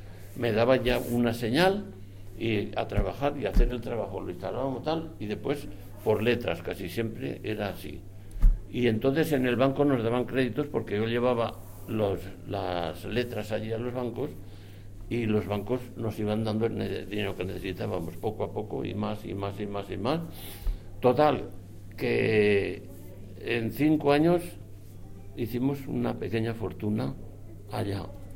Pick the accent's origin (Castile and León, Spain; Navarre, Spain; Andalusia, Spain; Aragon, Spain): Aragon, Spain; Zaragoza; moved away as an adult; llegamos allá cinco de Zaragoza, todos limpiecitos de dinero, allá al puerto de Caracas.